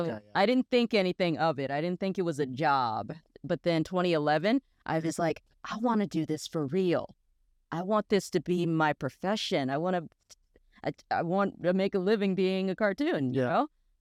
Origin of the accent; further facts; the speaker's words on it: Virginia, United States; now in California, United States; I'm from Virginia. I moved here in 2017